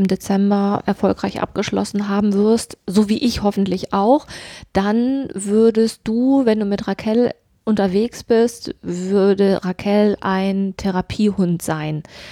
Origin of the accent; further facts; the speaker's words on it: Braunschweig, Lower Saxony, Germany; Ich komme ja aus Braunschweig und die haben halt auch über Braunschweig einen Podcast gemacht.